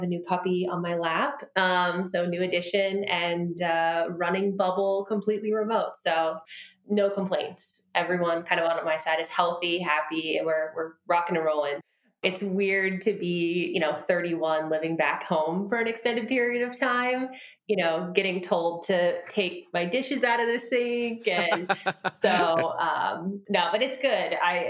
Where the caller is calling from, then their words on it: Pennsylvania, United States; I am currently in Pennsylvania at my parents' house. I fled New York about a month and a half ago